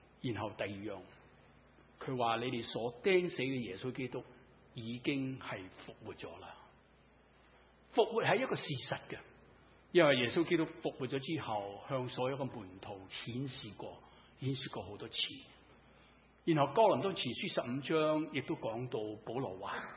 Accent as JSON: {"language": "Cantonese", "country": "China", "said": "我们中国人以前啊，古老时代是什么呢？先斩后咒，有没有听过？"}